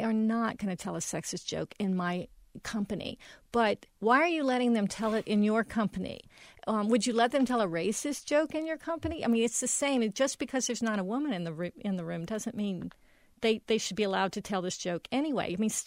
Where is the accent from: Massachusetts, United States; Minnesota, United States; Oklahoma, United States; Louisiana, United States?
Louisiana, United States; I know how to cook it because I'm from South Louisiana, and I was close to water